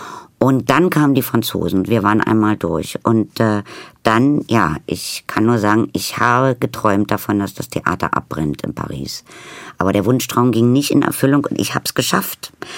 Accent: East Germany, Germany; Ich bin in der DDR groß geworden. Ich hatte Russisch und nachher noch ein bisschen Englisch

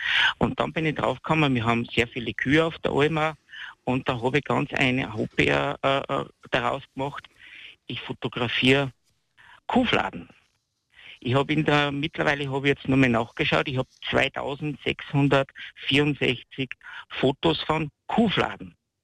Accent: Salzburg, Austria; Ich bin aus Salzburg, ja.

